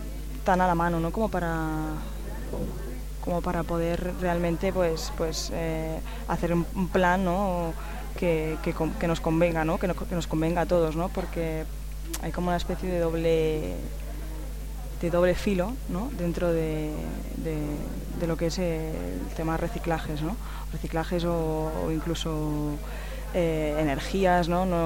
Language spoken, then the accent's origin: Spanish; Barcelona, Catalonia, Spain; tengo 29 años y vengo de Barcelona.